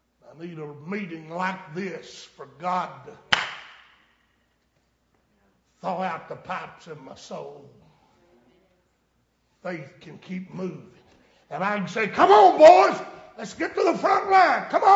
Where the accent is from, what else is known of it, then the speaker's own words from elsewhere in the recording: Saluda, United States; When my wife and I and our oldest child, who was only a year old, moved back to my hometown of Saluda.